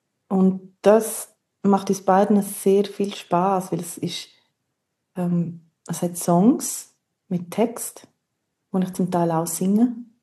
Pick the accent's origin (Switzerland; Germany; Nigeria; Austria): Switzerland; Graubünden; Ich bin im Engadin aufgewachsen und habe dann hier im Unterland studiert.